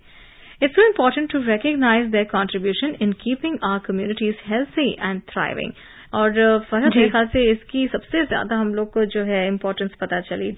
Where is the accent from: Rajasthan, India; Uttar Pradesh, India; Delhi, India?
Delhi, India; बस मेरा शहर तो दिल्ली ही है